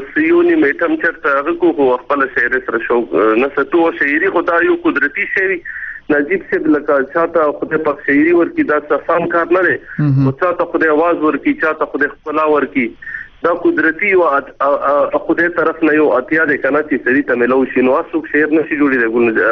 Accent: Kurram, Khyber Pakhtunkhwa, Pakistan; moved away; وکړه چې کله مو آی ډی پی شو په کورمه کې کرای سې راولو دلته

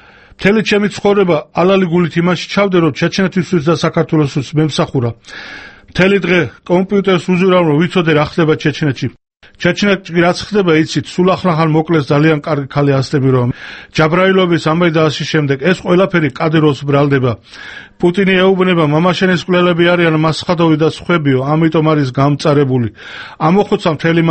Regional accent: Chechnya, Russia; now in Georgia; ვილაპარაკებ ჩემ ჩეჩნეთზე და ჩემ საქართველოზე მე ჩეჩენი ვარ

